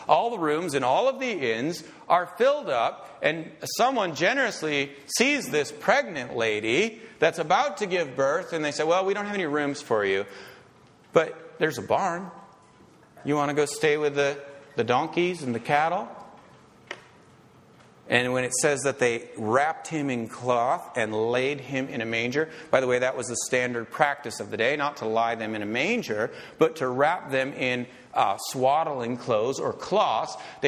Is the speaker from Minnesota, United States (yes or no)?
yes; Edina, Minnesota, United States; born there; I know where I was born. I was born in Edina, Minnesota.